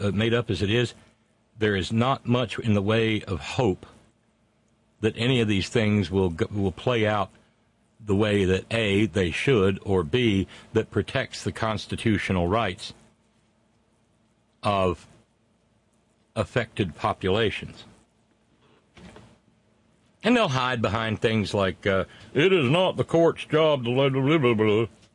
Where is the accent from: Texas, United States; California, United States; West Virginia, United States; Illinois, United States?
West Virginia, United States; And that coin is West Virginia. I came away from Saturday feeling better about the future of my state than I have in ages.